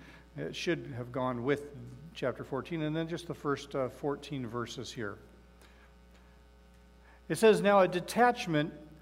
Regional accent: Ohio, United States; I grew up in Northeast Ohio, and so at a Cleveland TV station, every Saturday afternoon was Superhost Mad Theater.

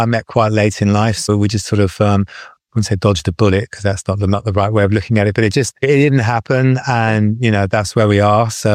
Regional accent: England, United Kingdom; Okay, so I grew up in England.

